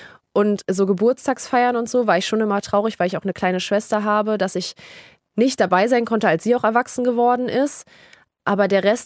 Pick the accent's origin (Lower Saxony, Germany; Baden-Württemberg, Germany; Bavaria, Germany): Lower Saxony, Germany; in Niedersachsen, da wo ich herkomme, gibt es nicht wirklich die Möglichkeiten, professioneller zu spielen